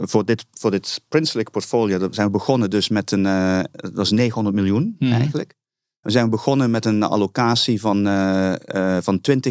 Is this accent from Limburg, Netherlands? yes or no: yes; Limburg, Netherlands; achtergrond, ik ben Nederlander en Italiaan. Mijn moeder was Nederlands, mijn vader Italiaans. Opgegroeid in Limburg, dat hoor je ook nog wel zo'n beetje, denk ik.